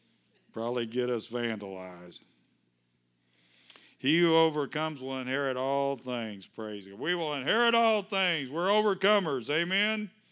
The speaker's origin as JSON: {"language": "English", "region": "Kentucky", "country": "United States", "said": "Wash, I'm sorry, I'm from Kentucky."}